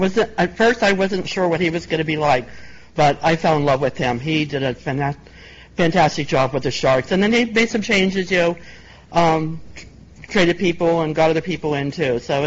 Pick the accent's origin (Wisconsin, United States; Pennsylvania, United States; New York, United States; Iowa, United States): Pennsylvania, United States; Pittsburgh; moved away as an adult; I'm originally from Pittsburgh.